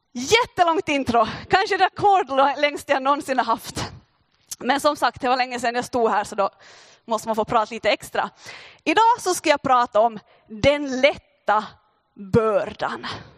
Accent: Finland; Jag tycker jag måste säga att jag är finne.

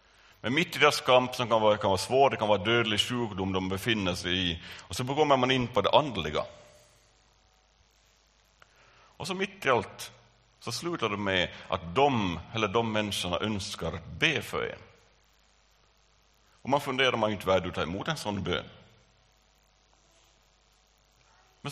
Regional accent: Stockholm, Stockholm County, Sweden; accent: Stockholm; Han talar på en finsk dialekt som jag med min stockholmska gen inte förstod så mycket på.

